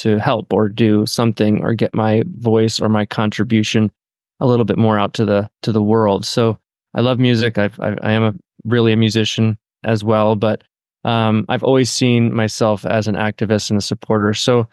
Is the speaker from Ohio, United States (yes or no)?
no; Ithaca, New York, United States; he's an old friend from my hometown, Ithaca, New York.